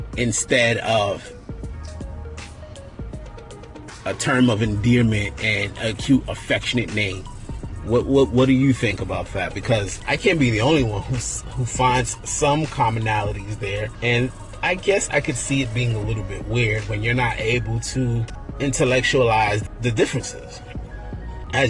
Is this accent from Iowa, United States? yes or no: no; Bronx, New York, United States; I'm from the Bronx. I'm from the BX.